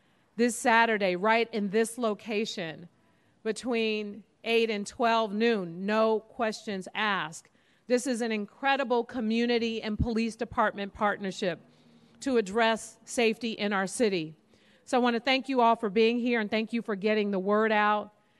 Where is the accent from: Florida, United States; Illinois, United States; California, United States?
California, United States; San Francisco; And in fact, you know, growing up in the Fillmore, I thought that this is just how everyone lived.